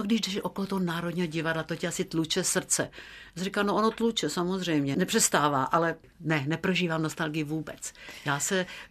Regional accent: Šumava, Czechia; Já jsem holka ze Šumavy a jsem za to ráda, že jsem tohle mohla dělat celý život.

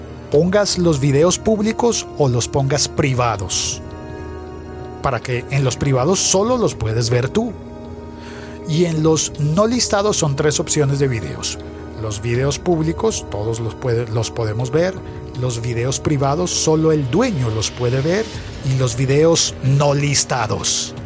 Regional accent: Colombia; en mi país le llamaríamos la colombianada o la malicia indígena

